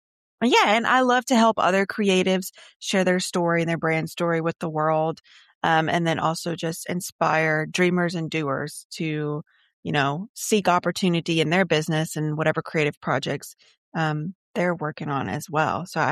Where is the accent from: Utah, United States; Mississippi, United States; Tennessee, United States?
Mississippi, United States; now in Florida, United States; I'm from Mississippi, but I live in Florida now. So that's a nice transition.